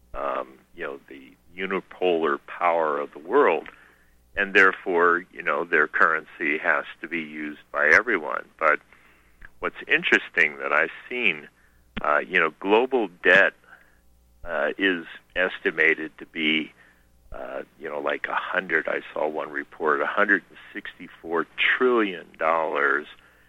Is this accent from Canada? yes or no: no; Montana, United States; I can swear I pretty much know which state I'm in, so I'm from Montana.